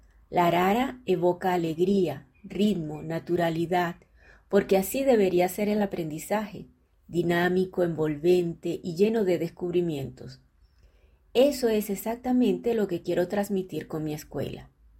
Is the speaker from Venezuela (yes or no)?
yes; Venezuela; first language es; moved away as an adult; now in Brazil; Soy venezolana, hablante nativa de español, y en 2016 llegué a Brasil con mi familia